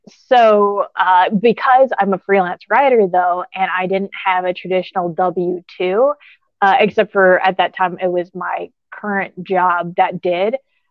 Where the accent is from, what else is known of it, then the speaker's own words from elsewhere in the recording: San Diego, California, United States; I'm originally from San Diego for the most part, military family.